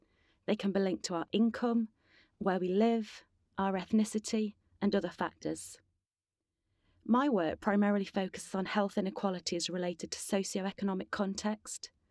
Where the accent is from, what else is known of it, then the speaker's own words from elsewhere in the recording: Sheffield, Yorkshire and the Humber, United Kingdom; stems from growing up in Sheffield, a city of real contrasts in health and wealth